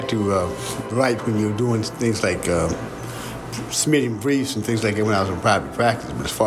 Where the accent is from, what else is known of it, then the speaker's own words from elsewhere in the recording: Taylorsville, United States; growing up in Taylorsville. I came up during a time of integration, segregation.